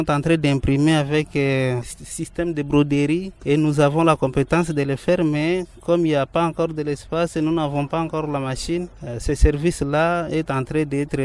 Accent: Maniema, DR Congo; Et surtout ici chez nous, au Maniema, nous n'avons pas de route.

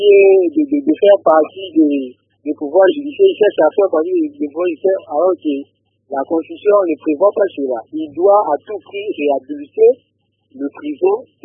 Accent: DR Congo; Vous savez, chez nous, en RDC

